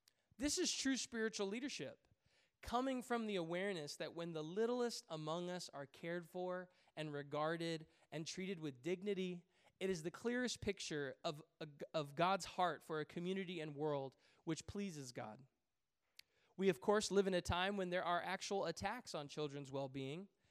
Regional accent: Malaysia; It might have something to do with being Chinese Malaysian, but I love lychee, rambutan.

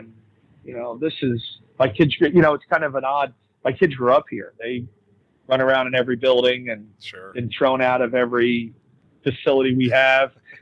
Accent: Boca Raton, Florida, United States; growing up in South Florida, especially Boca, there's 26 golf courses in the city limits of Boca.

